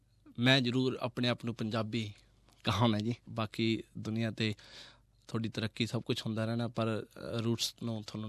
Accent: Bathinda, Punjab, India; moved away as an adult; now in Australia; ਮੈਂ ਬਠਿੰਡੇ ਦਾ ਜੰਮਿਆ ਪਲਿਆ ਤੇ 19 ਸਾਲ ਦੀ ਉਮਰ 'ਚ ਮੈਂ ਇੱਥੇ ਆ ਗਿਆ ਸੀ ਤੇ ਐਜ਼ ਅ ਸਟੂਡੈਂਟ ਆਏ।

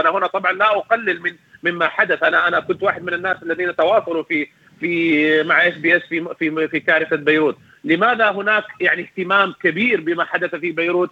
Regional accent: Sudan; عندنا في السودان ما نسميه نحن بالنفير السوداني، بالنفير العام.

